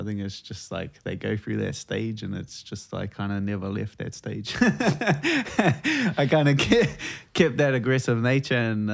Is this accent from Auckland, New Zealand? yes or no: yes; Auckland, New Zealand; I'm from Auckland. Yeah, I'm Auckland, born and bred. Grew up in Mount Roskill.